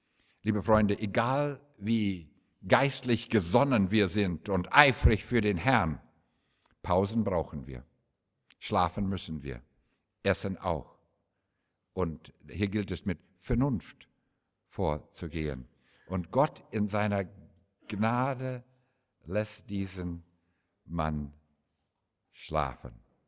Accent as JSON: {"language": "German", "region": "Saskatchewan", "country": "Canada", "tie": "born or raised there", "second_language": "German", "moved": "as an adult", "lives_now": "Germany", "said": "1963, ich kehrte von New York zurück nach Saskatchewan, wo ich groß geworden bin, zur Farm meines Vaters."}